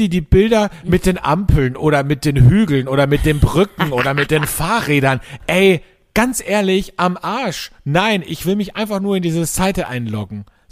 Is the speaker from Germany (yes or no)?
no; Austria; Wie ein Flitzebogen oder wie man bei uns in Österreich sagt, wie ein Gummiringerl gespannt.